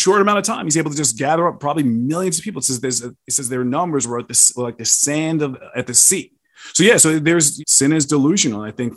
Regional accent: New York, United States; Yeah. Well, you know, I'm from New York, so I got to go with the New York.

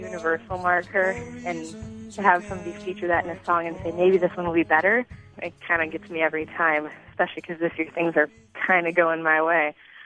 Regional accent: Libertyville, Illinois, United States; now in Los Angeles, United States; I'm originally from Libertyville, but I'm at USC currently

